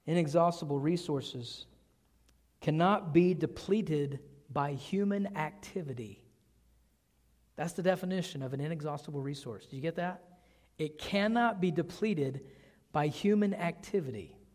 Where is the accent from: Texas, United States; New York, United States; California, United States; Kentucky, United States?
Texas, United States; it doesn't cost very much to put rock in your yard here compared to where I grew up in East Texas.